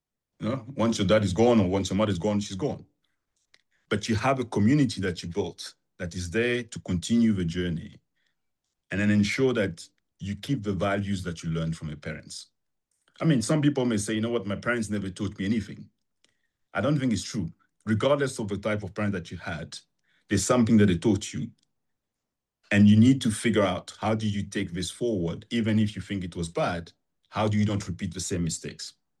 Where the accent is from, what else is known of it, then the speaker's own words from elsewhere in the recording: Abidjan, Côte d’Ivoire; I had no way of imagining a bigger world than where I was growing up in Abidjan, Cote d'Ivoire.